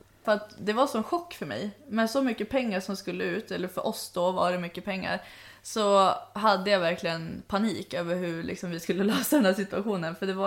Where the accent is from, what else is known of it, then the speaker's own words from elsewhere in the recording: Sweden; hur visste du att jag var svensk?